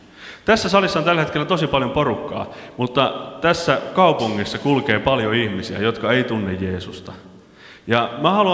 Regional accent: Kuortane, South Ostrobothnia, Finland; mä oon Pohjanmaalta kanssa kotosi, ensintään Peräseinäjoelta tai Soinista, vaan Kuortaneelta.

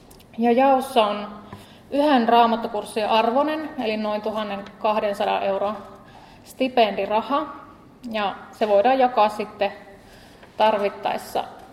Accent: Toholampi, Central Ostrobothnia, Finland; now in Kokkola, Finland; mä tosiaan tuota Kokkolassa asustelen, mutta mä oon Toholammilta Sykäräisestä alun perin niin kuin kotoisin.

